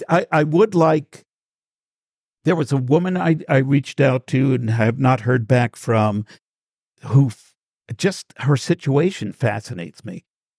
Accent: New York, United States; I grew up in New York, and there was a thing called Million Dollar Movie

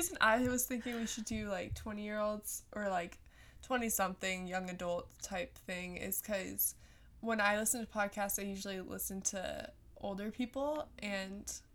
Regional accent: California, United States; But yeah, so I'm from California, and from Northern California.

